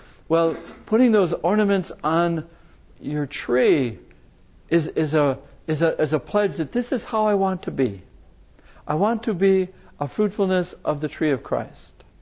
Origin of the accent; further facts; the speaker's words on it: Milwaukee, Wisconsin, United States; a company in my hometown of Milwaukee